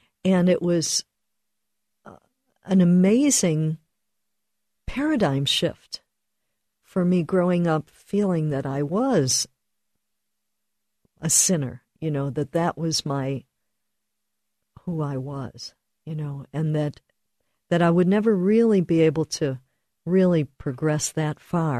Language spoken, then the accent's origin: English; Buffalo, New York, United States; also born or lived in Miami; When I moved away from Buffalo, where I grew up, and that was just a very rich place for Catholicism